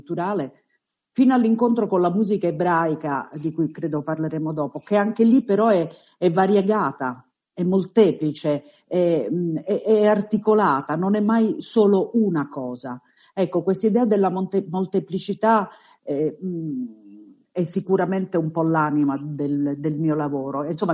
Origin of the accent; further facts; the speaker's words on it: Tripoli, Tripoli District, Libya; now in Rome, Italy; essere di una cultura altra, cioè sono di Tripoli e non sono di Roma, sono ebrea e non sono tutto il resto, rispetto agli ebrei romani sono tripolina e non ero romana, poi in realtà mi sono mescolata molto.